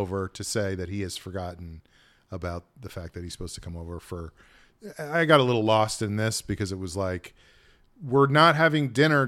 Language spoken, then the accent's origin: English; New Rochelle, New York, United States; Queen City of the Sound, only 45 minutes from Broadway.